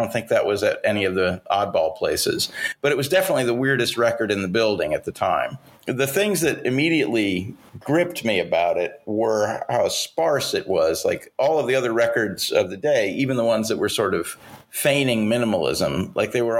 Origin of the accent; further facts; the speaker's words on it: Missoula, Montana, United States; I grew up in Montana, Missoula, Montana, which is a college town, so, you know, marginally more sophisticated than the rest of Montana, but still Montana.